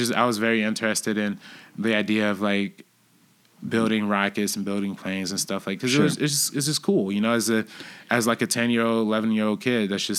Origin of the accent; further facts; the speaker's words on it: Compton, California, United States; So it's pretty close to where I'm from Compton.